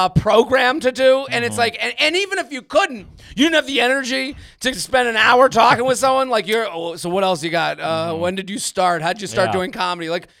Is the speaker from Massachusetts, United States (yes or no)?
yes; Boston, Massachusetts, United States; I'm a huge Tom Brady fan. I'm from New England. I'm from Boston.